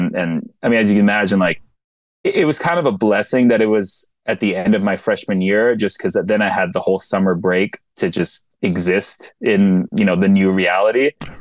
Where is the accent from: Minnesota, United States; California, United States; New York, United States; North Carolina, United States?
New York, United States; New York City; So I grew up in New York City.